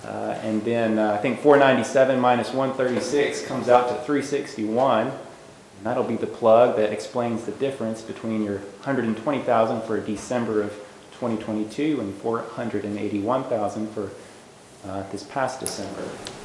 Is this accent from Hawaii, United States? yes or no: no; Rogers, Arkansas, United States; No, it is a return home for me. I grew up in Rogers.